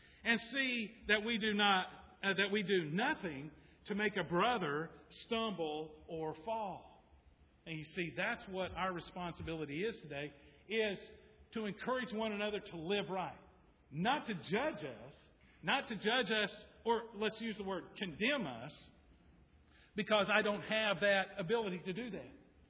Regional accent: Oklahoma, United States; I grew up in Oklahoma.

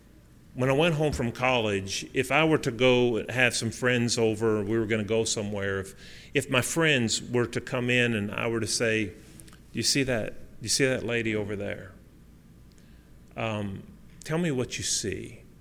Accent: West Virginia, United States; my grandma and granddad, we grew up in West Virginia. I grew up in West Virginia.

